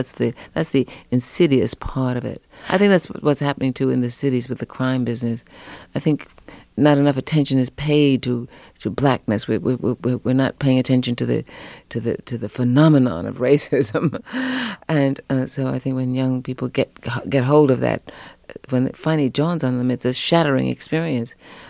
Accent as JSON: {"language": "English", "town": "New York City", "region": "New York", "country": "United States", "tie": "born or raised there", "said": "we lived in a very rich community and Harlem, I grew up in Harlem."}